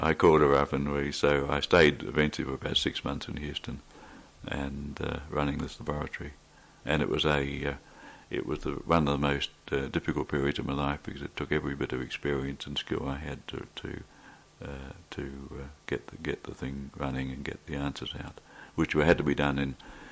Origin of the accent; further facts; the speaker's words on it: New Zealand; But I grew up in New Zealand and did chemistry at the university